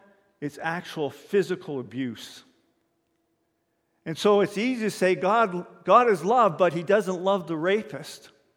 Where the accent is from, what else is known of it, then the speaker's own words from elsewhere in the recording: Windsor, Ontario, Canada; I grew up in Windsor, which is a multicultural place. I grew up in Little Italy in Windsor.